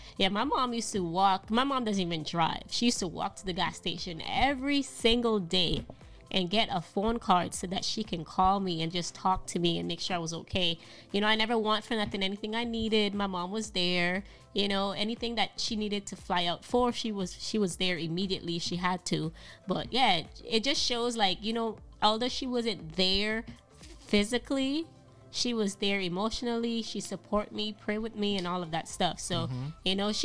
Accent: U.S. Virgin Islands; I was born in the Virgin Islands. So my mom stayed in Texas, and I stayed in the Virgin Islands

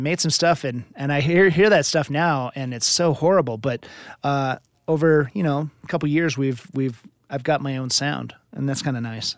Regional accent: Louisville, Colorado, United States; I'm from Louisville, so it's like 5 minutes from Boulder.

